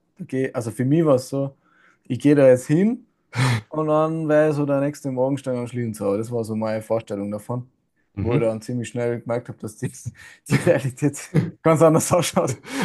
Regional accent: Tyrol, Austria; ich war ja Tiroler, ich hätte ja heimfahren können

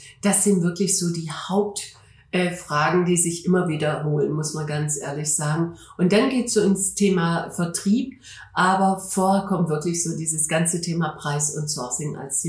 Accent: Stuttgart, Baden-Württemberg, Germany; also born or lived in Hamburg; Ja, ich komme ja aus Stuttgart und ich muss auch sagen, es war wunderschön, ein paar Jahre in Hamburg gelebt zu haben.

